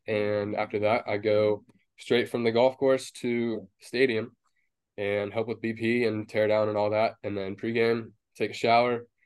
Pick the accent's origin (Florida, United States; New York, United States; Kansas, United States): Kansas, United States; Wichita; now in Surprise, United States; I'm originally from Wichita, Kansas.